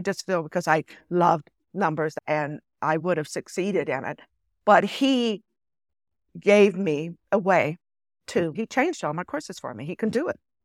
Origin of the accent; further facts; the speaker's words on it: Ohio, United States; I grew up in Ohio. So they have the standardized test.